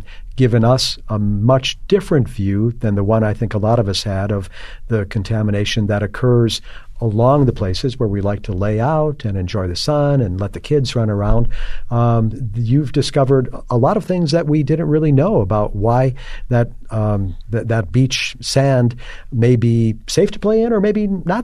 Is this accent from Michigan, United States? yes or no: no; Cudahy, Wisconsin, United States; You know, as a kid, I remember growing up in Cudahy. I'm a Southside kid, grew up in a Southside working class neighborhood